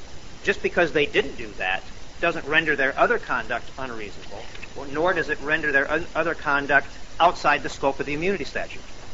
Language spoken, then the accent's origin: English; Madison, Wisconsin, United States; I'm from Madison.